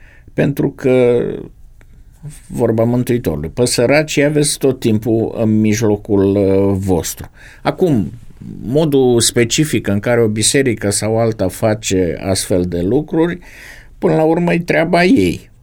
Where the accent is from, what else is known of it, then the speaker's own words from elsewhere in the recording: Suceava, Suceava County, Romania; Eu sunt de la Suceava și foarte aproape de Suceava, la Rădăuz